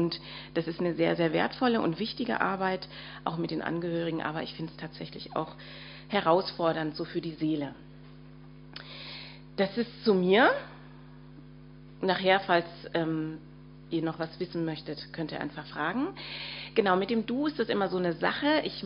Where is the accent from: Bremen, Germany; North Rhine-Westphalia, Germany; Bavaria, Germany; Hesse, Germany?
Hesse, Germany; Frankfurt; mein Vater aus Nigeria kam, meine Mutter war Deutsche, ich bin in Frankfurt geboren und bin in Deutschland aufgewachsen und nicht bei meinen leiblichen Eltern, sondern bei einer Pflegemutter.